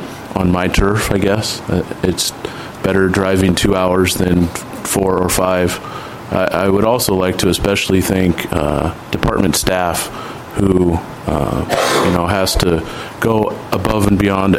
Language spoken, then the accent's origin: English; Pasco, Washington, United States; I'm from Pasco, Washington.